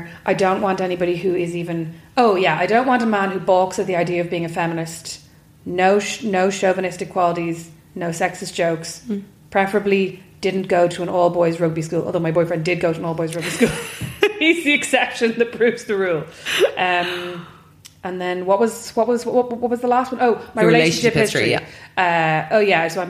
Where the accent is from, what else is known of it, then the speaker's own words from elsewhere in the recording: Leinster, Ireland; Like, I'm from Kildare, so I'm from not a farming background, but a farming area.